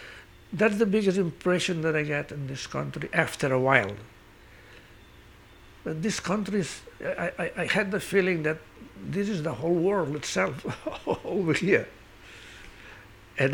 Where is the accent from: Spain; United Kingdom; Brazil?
Spain; Piles, Valencian Community; English is a second language; And in my hometown, Piles, today has changed because it's next to the seashore, and that has been a boom for quite a few years.